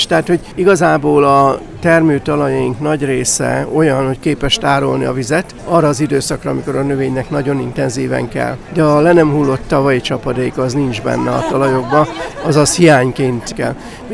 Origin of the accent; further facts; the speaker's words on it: Hajdúböszörmény, Hajdú-Bihar, Hungary; én Hajdúböszörmény, hajdúsági születésű vagyok, Hajdúböszörményben nőttem fel